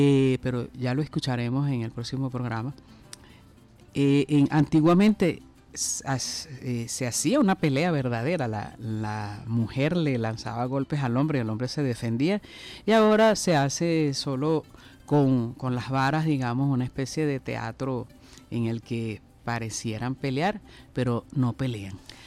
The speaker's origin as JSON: {"language": "Spanish", "country": "Venezuela", "said": "de cómo somos los venezolanos, que además somos"}